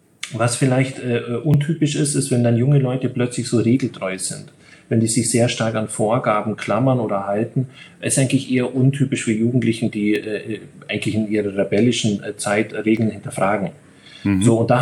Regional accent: East Germany, Germany; Also bin ich in Ostdeutschland aufgewachsen

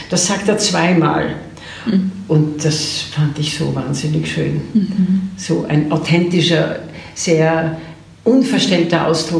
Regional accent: Vienna, Austria; ich bin eine Wienerin.

